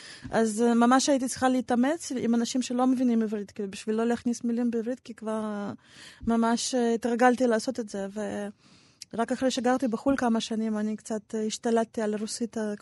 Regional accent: Kyiv, Ukraine; now in Israel; למדתי בית ספר דומה בקייב, שזה גם היה בית ספר עיוני עם מגמה לאומנויות

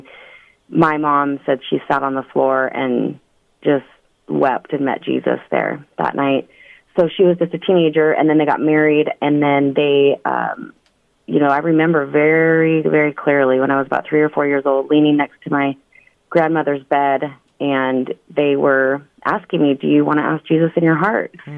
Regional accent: Idaho, United States; now in Portland, United States; I grew up in Idaho.

